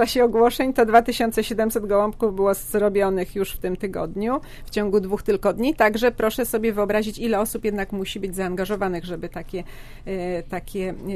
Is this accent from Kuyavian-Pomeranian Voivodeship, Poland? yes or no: no; Częstochowa, Silesian Voivodeship, Poland; ja pochodzę z Częstochowy, mój mąż też, to bardzo nam tutaj brakuje takich uroczystości